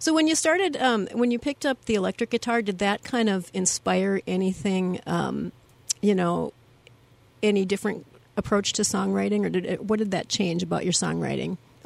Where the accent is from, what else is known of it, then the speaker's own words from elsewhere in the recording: Minnesota, United States; I'm Minnesotan. Compliments just throw me right off.